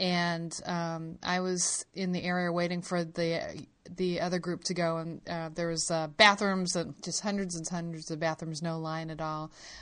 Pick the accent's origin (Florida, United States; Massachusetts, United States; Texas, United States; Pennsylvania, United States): Massachusetts, United States; Boston; but I think growing up in Boston, Mike, and maybe you can chime in, this is like something since you're a little kid.